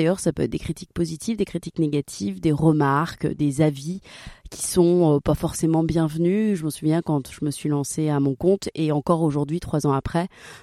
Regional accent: Marseille, Provence-Alpes-Côte d'Azur, France; je viens de Marseille

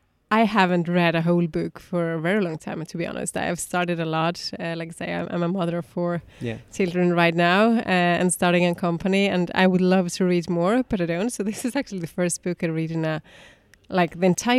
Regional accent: Iceland; So originally I'm from Iceland. So I also see with that, even though I've not lived in that many countries as you have, I've also had the background of moving a lot. I think I've counted probably 17 addresses

